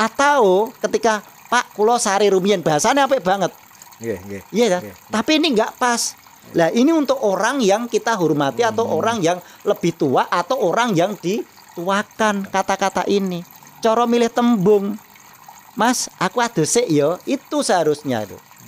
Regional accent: Java, Indonesia; Kita jangan pernah meninggalkan sebagai orang Jawa karena dilahirkan di Jawa.

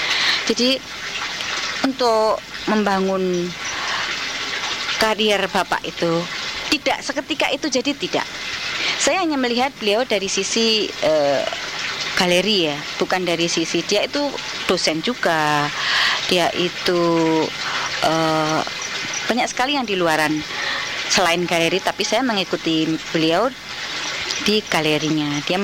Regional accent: East Java, Indonesia; Saya berasal dari Jawa Timur, di mana saya selalu terbuka.

